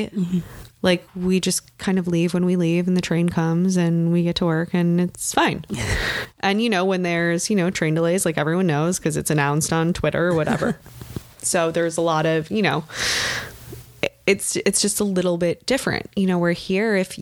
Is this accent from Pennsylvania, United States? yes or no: no; Michigan, United States; I grew up in Michigan. I grew up like 40 minutes outside of Detroit and we're like a 4-hour drive from Chicago.